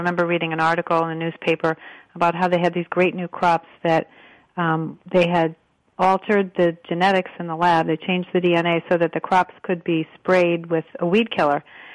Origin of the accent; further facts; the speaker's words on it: Connecticut, United States; I started working on labeling in Connecticut, in my home state.